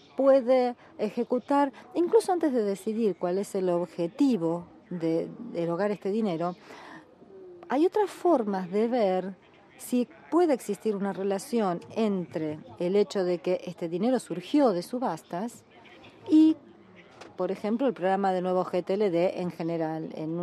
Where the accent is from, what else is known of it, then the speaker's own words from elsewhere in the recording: Argentina; soy de acá de Argentina